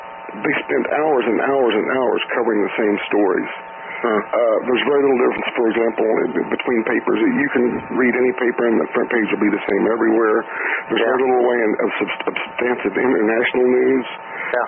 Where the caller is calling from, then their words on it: Indiana, United States; from Indiana.